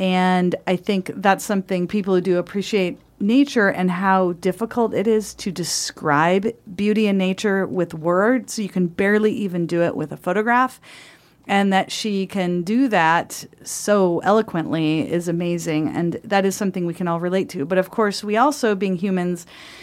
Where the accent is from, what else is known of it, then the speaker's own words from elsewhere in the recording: La Grande, Oregon, United States; And I know you are from Bend. I'm from La Grande.